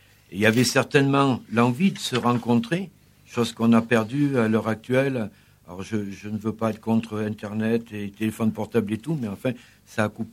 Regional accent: Vernoux, Auvergne-Rhône-Alpes, France; born there; Vernoux, moi je le connais depuis ma naissance puisque je suis né à Vernoux.

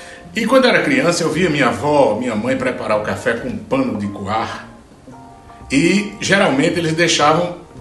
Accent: Juazeiro do Norte, Ceará, Brazil; Então eu cresci vendo isso lá no sertão, sou de Juazeiro do Norte, no Ceará.

